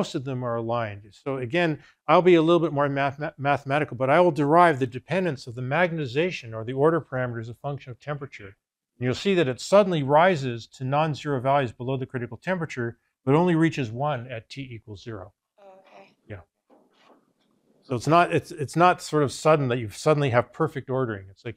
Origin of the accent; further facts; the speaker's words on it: Canada; Because now I get a chance to show that I'm Canadian by putting the U there.